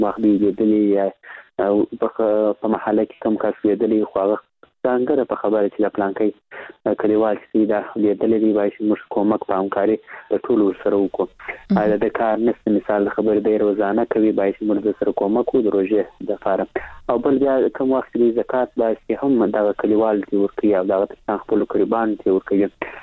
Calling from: Kandahar, Afghanistan; مزدن یار له کندهار درسره تلیفون لیکته وصل سوي.

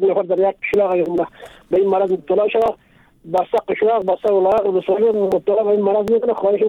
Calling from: Takhar, Afghanistan; ولایت تخار.

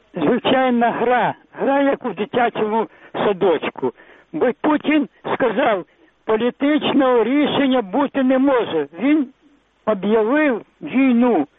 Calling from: Kyiv, Ukraine

